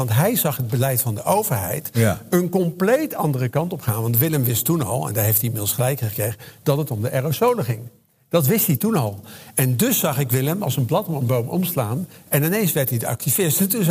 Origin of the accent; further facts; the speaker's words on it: The Hague, South Holland, Netherlands; Ik kom uit de Schilderswijk van Den Haag.